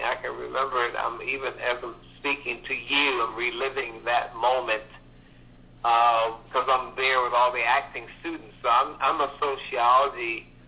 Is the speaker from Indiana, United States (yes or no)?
yes; Gary, Indiana, United States; A little boy from Gary, Indiana, growing up in Doorville Projects, you know, with a single mother, no father, never met the daddy ever.